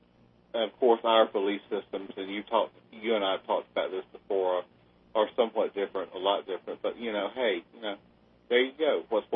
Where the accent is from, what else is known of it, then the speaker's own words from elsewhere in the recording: Camden, South Carolina, United States; I grew up in Camden, South Carolina, the oldest inland town in that state. And my family has lived there for 200-300 years, at least.